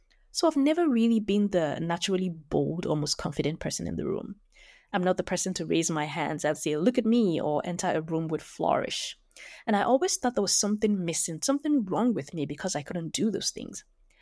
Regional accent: Lagos, Nigeria; I was born and raised in Lagos, Nigeria.

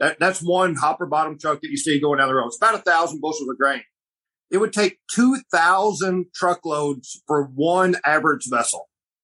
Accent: Arkansas, United States; So growing up in Arkansas

